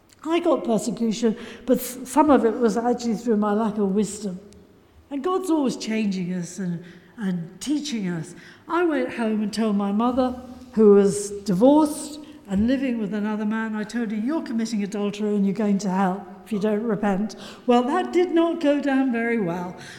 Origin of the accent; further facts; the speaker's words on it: Liverpool, North West England, United Kingdom; She said, you need a river pilot on board, because I came from Liverpool, and she did too.